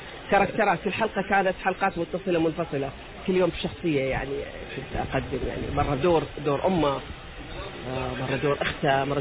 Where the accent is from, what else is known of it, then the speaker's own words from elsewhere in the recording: Oman; عمان في قلبي وروحي. إني رايحة عمانية